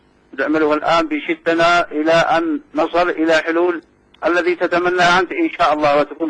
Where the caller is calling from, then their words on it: Sanaa, Yemen; من صنعاء اليمن يا اخي